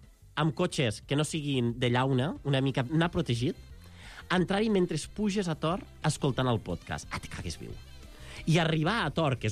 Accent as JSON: {"language": "Catalan", "region": "Catalonia", "country": "Spain", "said": "jo, que soc catalana parlant i catalano escoltant"}